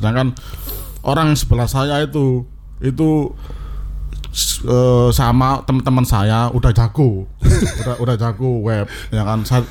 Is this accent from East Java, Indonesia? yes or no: yes; Sidoarjo, East Java, Indonesia; also born or lived in Malang; Saya asli Putra Sidoarjo, yang lama tinggal di Malang dulu.